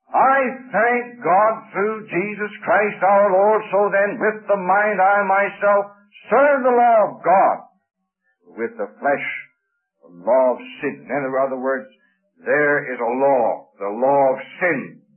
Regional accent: Canada; a lot of the fellows that I was brought up with in Canada, I go home, I see them.

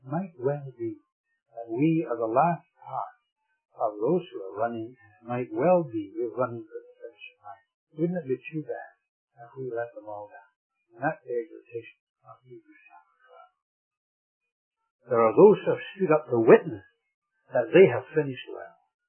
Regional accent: Scotland, United Kingdom; Being a Scot, I suppose, we arranged a means whereby they would get pocket money.

